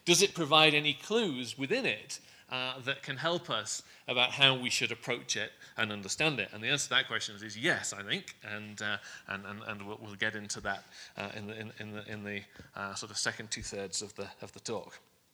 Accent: England, United Kingdom; now in United States; As you can tell, I'm from England originally, as is Anita, my wife, and we've been in the U.S. about 5 years.

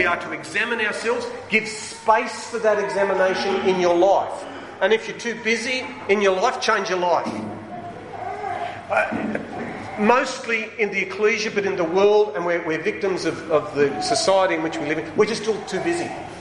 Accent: Sydney, New South Wales, Australia; I was born and raised in Sydney.

